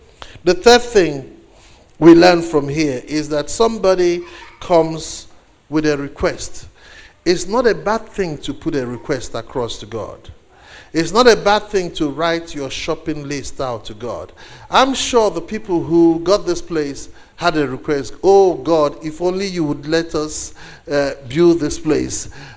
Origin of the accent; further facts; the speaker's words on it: Nigeria; And I come from Nigeria, and one of the unfortunate things about being firstborn is everybody looks up to you.